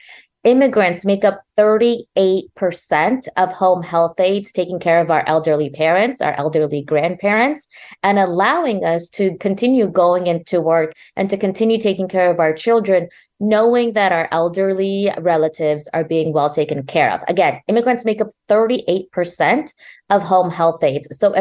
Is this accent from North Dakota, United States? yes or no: no; Texas, United States; You know, it's really frustrating as a Texan, as someone who was in El Paso during the mass shooting of August 3rd, 2019